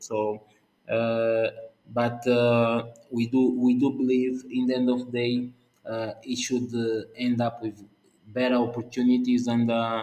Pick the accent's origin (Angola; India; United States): Angola; English is a second language; As I normally say, I'm from Angola, so I look at all of it.